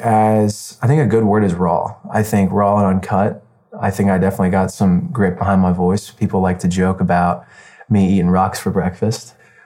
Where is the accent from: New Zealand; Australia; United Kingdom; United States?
United States; Hershey, Pennsylvania; also born or lived in Duncannon; Born and raised in Hershey, Pennsylvania.